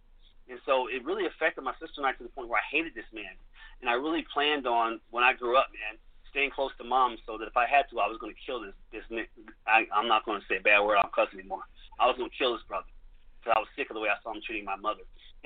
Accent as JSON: {"language": "English", "town": "Trenton", "region": "New Jersey", "country": "United States", "said": "So I'm originally from Jersey, Trenton, New Jersey, actually. Good place to be from."}